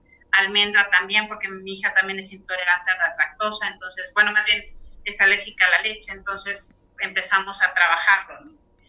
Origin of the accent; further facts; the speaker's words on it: Tampico, Tamaulipas, Mexico; Ahora, en el caso de mi ciudad natal, Tampico, con alto índice de cáncer